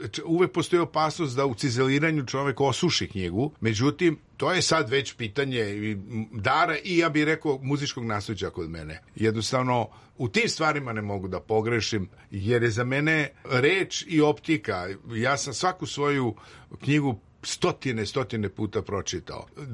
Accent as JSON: {"language": "Serbian", "town": "Pula", "region": "Istria County", "country": "Croatia", "tie": "born or raised there", "said": "nego odrastao sam u Puli, samim tim Mediteran, Srednja Evropa su uticani."}